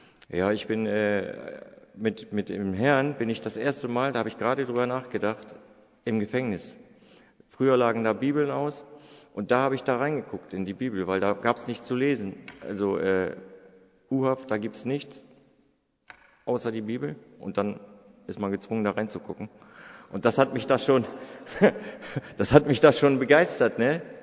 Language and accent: German; Hanover, Lower Saxony, Germany; ich komme aus Hannover, vom neuen Land